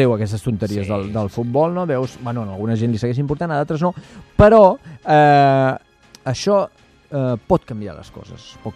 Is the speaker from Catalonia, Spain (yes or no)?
yes; Catalonia, Spain